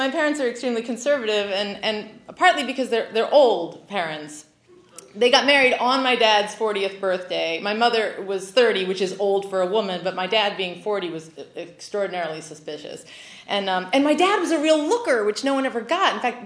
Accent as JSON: {"language": "English", "country": "United States", "tie": "born or raised there", "said": "I grew up in Carroll County, in case you can't tell by my outfit."}